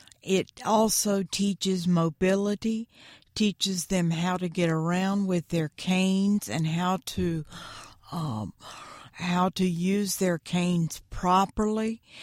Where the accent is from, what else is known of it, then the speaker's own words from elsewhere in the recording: Raleigh, North Carolina, United States; And I am from Raleigh, North Carolina.